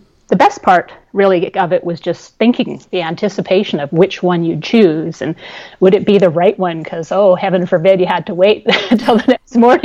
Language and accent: English; Canada; But I think growing up in Canada, I've realized that there were a trio of other short animated films that maybe were only in Canada